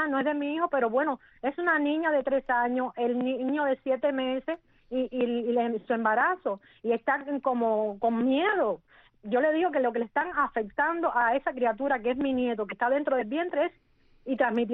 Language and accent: Spanish; Cuba; soy madre y soy cubana y quiero mi país libre.